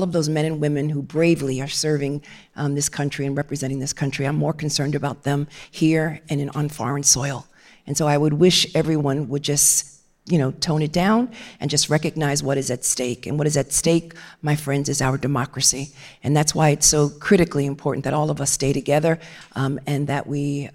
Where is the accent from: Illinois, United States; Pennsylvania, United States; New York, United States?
New York, United States; New York City; I'm from Brooklyn.